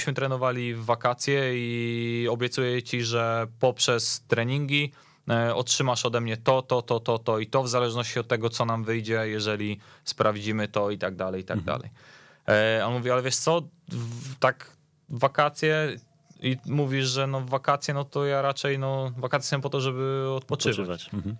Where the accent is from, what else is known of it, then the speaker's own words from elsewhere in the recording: Słupsk, Pomeranian Voivodeship, Poland; born there; ja i Konrad urodziliśmy się w Słupsku